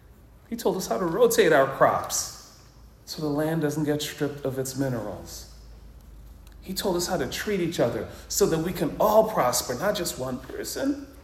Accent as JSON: {"language": "English", "country": "Trinidad & Tobago", "said": "I'm from Trinidad. Grenada's smaller than Trinidad."}